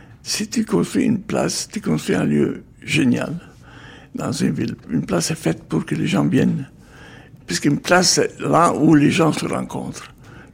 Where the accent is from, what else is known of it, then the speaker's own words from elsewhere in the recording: Italy; Et une place en plus, moi je suis italien.